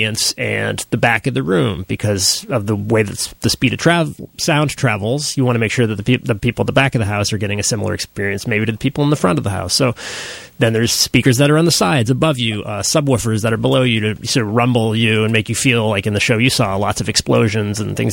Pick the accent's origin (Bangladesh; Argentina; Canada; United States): Canada; Nova Scotia; I grew up in Nova Scotia.